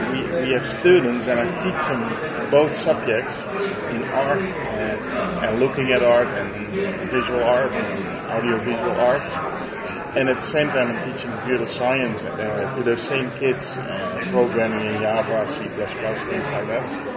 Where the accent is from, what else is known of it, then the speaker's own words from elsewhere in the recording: Netherlands; Yeah, well, I'm from the Netherlands